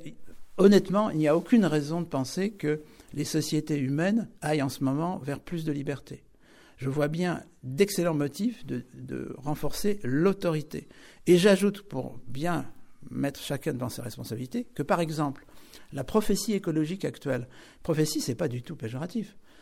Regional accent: Rennes, Brittany, France; also born or lived in Fougères; je suis né à Fougères, j'ai grandi à Rennes, dans une atmosphère catholique.

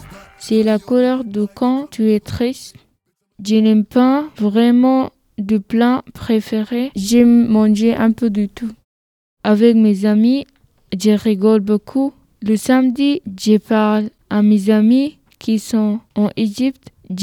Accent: Sudan; French is a second language; now in Rennes, France; Je viens du Soudan, un pays d'Afrique. Il fait chaud là-bas et au Soudan, on parle arabe. Moi, je parle arabe, français et anglais. Je voudrais aussi apprendre l'espagnol.

